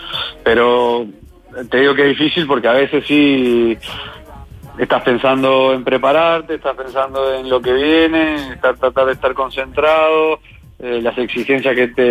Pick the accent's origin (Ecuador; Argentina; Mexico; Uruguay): Uruguay; estoy yo que soy uruguayo